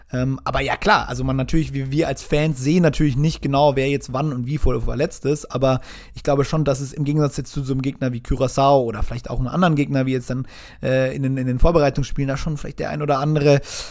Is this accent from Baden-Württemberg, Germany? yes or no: yes; Freiburg, Baden-Württemberg, Germany; obwohl ich als Freiburger natürlich etwas kritisch gegenüber dem VfB bin